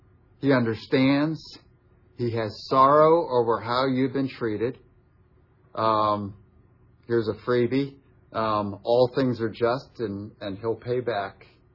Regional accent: Ohio, United States; He found out we were visiting my mom up in my hometown in Ohio, and then driving down to Louisville, Kentucky.

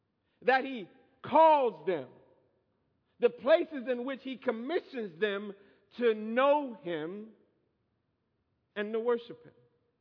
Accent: Michigan, United States; now in Atlanta, United States; 30 years ago, I moved from Michigan to Atlanta. And yet still to this day, people will ask me from time to time, when is the last time you've been home?

